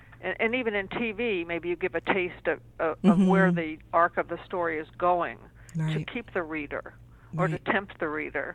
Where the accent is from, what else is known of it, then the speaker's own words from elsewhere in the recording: Providence, Rhode Island, United States; grandparents were immigrants, and they lived upstairs and all that go to college. So and Brown was in my hometown, so I marched up the hill.